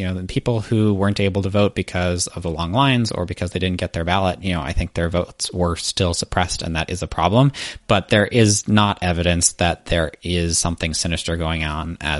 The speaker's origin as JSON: {"language": "English", "region": "Massachusetts", "country": "United States", "tie": "born or raised there", "said": "my home state of Massachusetts"}